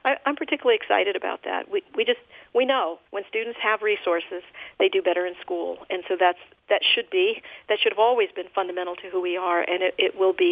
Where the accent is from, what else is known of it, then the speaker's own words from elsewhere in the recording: Las Cruces, New Mexico, United States; I grew up in Las Cruces. And so for me, it feels to me especially important, because this is a community I know and I love.